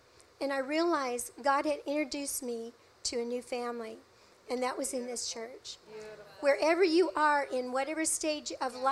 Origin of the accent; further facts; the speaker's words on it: California, United States; also born or lived in Texas; I moved back here to California from Texas. And I was born and raised here, so I came back home.